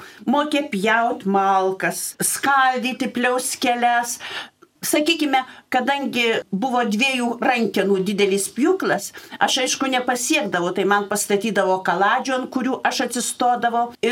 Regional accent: Skapiškis, Panevėžys County, Lithuania; Taigi aš augau Skapiškyje.

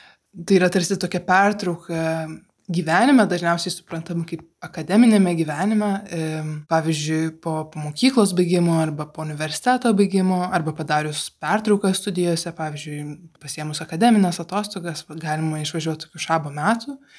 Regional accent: Vilnius, Vilnius County, Lithuania; moved away as an adult; esu iš Vilniaus, gimiau ir užaugau Vilniuje. Baigiau mokyklą taip pat Vilniuje, jėzuitų gimnaziją.

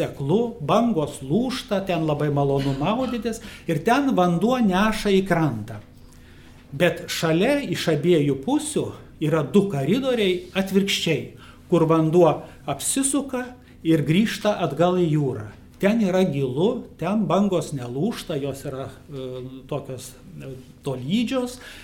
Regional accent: Klaipėda, Klaipėda County, Lithuania; Aš gimiau Klaipėdoje, išaugau prie jūros

